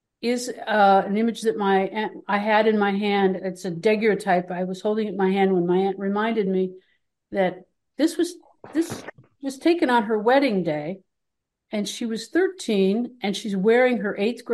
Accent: Detroit, Michigan, United States; born there; Well, I was born in Detroit, and right now my husband and I are sharing our time between Vermont and Michigan.

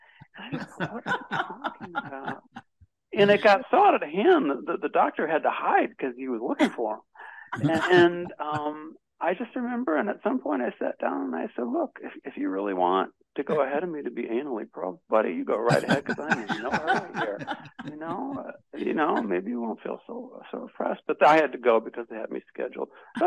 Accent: Detroit, Michigan, United States; born there; I was born in Detroit.

